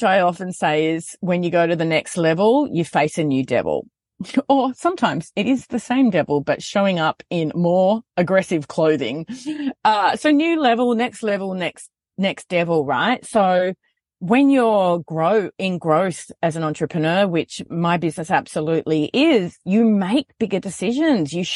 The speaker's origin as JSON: {"language": "English", "region": "New South Wales", "country": "Australia", "tie": "born or raised there", "said": "a day of filming in a studio out of my hometown, drove to Brisbane from south of Sydney."}